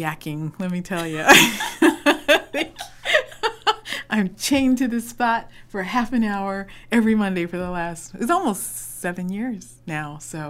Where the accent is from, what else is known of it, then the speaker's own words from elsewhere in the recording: Los Angeles, California, United States; that's my hometown